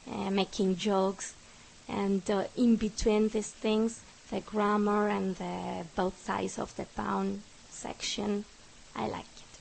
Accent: Canary Islands, Spain; English is a second language; moved away as an adult; now in Argentina; I'm from the Canary Islands, but I've been living in Argentina for 10 years now.

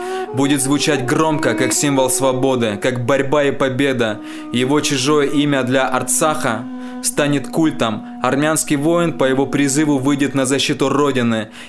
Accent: Armenia; Мы, армяне, эмоциональные люди.

